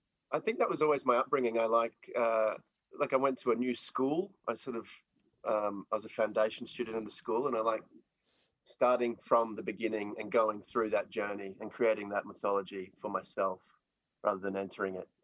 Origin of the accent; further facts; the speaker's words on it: Gold Coast, Queensland, Australia; also born or lived in Brisbane; I was born in Brisbane, but I grew up on the Gold Coast.